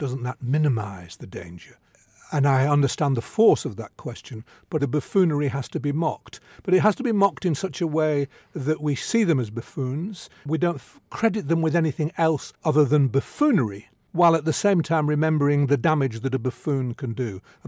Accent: England, United Kingdom; And I do think of myself as an English writer before I think of myself as a Jewish writer.

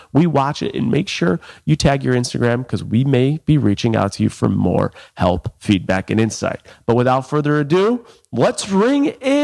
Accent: Buffalo, New York, United States; I grew up in Buffalo, New York.

